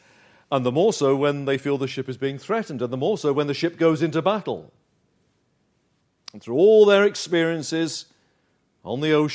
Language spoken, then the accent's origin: English; Uxbridge, London, United Kingdom; I grew up in Uxbridge. And it's the end of the Metropolitan and the Piccadilly line.